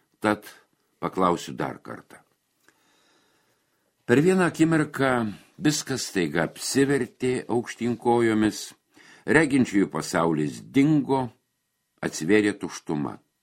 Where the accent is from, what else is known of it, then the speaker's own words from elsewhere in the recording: Kybartai, Marijampolė County, Lithuania; Užaugau Kyvartuose, čia baigiau vidurinę mokyklą.